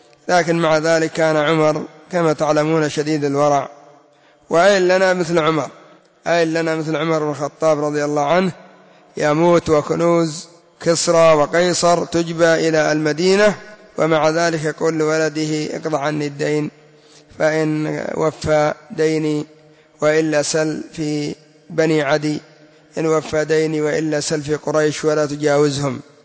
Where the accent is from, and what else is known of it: Yemen